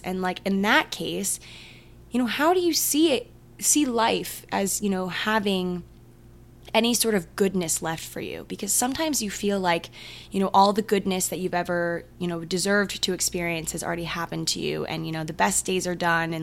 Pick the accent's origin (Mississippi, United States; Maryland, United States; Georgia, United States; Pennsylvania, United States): Maryland, United States; I don't know why I just said Minnesota. I'm from Maryland.